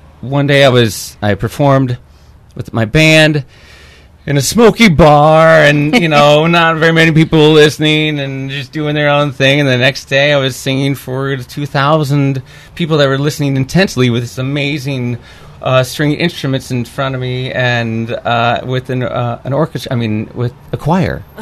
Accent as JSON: {"language": "English", "region": "Oregon", "country": "United States", "tie": "born or raised there", "said": "So growing up in Oregon, I... You know, worked on farms and used to drive a tractor and mow lawns."}